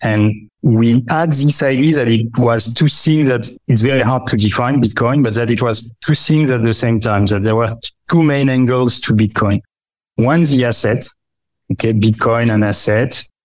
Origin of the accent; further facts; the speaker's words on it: France; English is a second language; also born or lived in Hong Kong; when I was living in Hong Kong, I'm from France. I'm French. Maybe you noticed by the accent.